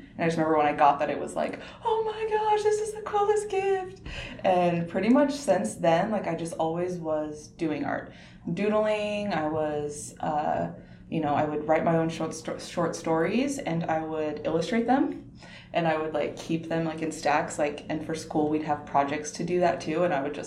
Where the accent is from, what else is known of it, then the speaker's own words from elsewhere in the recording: Las Vegas, Nevada, United States; And I'm born and raised in Las Vegas, so it's great.